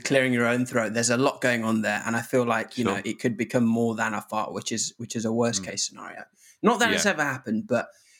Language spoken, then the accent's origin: English; Zimbabwe; now in United Kingdom; I come from Zimbabwe where most days it was kind of like pure malaria coming out.